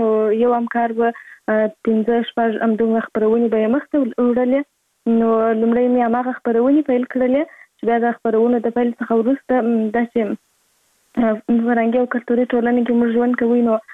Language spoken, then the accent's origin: Pashto; Kandahar, Afghanistan; زه په کندهار ولایت کې زیږیدلې یم، او اوس په فعال هم په کندهار ولایت کې اوسېږم.